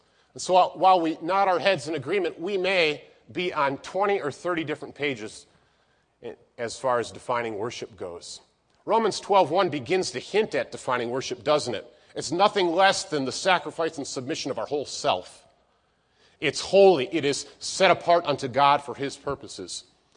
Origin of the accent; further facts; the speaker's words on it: Illinois, United States; I'm originally from Illinois. Came here to ABC in 1994 and then graduated in 98